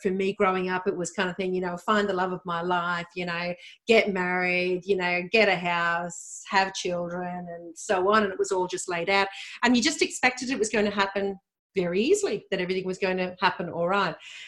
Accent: Dublin, Leinster, Ireland; accent: mixed; moved away as an adult; now in Australia; So I was originally born and bred in Dublin, Ireland. My accent is very mixed up though.

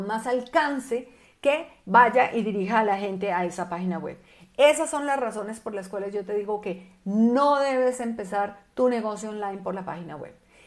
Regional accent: Colombia; yo tengo doble nacionalidad. Yo soy colombiana de pura cepa, vivo en Bogotá, Colombia, pero me fui a estudiar una maestría en el Instituto Tecnológico de Monterrey del Estado de México

